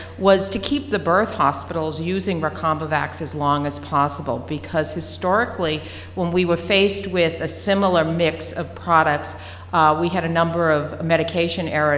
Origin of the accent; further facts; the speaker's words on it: Massachusetts, United States; I'm from Massachusetts, and thank you for the presentations.